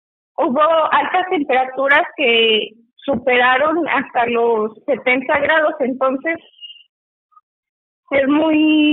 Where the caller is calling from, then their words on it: Durango, Mexico; les hablo de Durango.